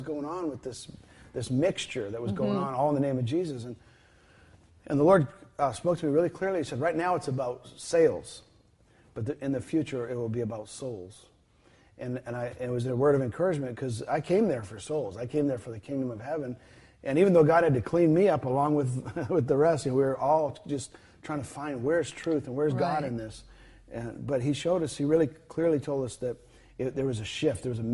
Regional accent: Ontario, Canada; And in Ontario, Canada's where I grew up, and great Christian family

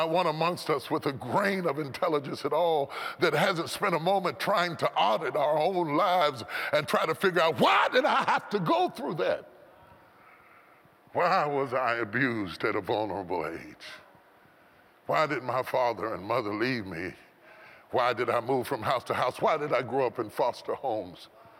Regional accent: West Virginia, United States; I grew up in West Virginia.

